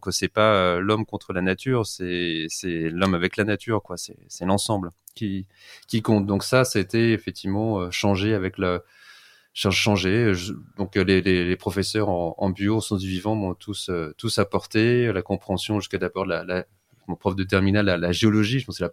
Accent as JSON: {"language": "French", "town": "Aix-les-Bains", "region": "Auvergne-Rhône-Alpes", "country": "France", "tie": "born or raised there", "also_born_or_lived": "Paris", "said": "en Savoie, à Aix-les-Bains, même si je suis né à Paris, mais mes parents sont partis quand j'étais tout petit. J'ai commencé tout mon circuit scolaire là-bas."}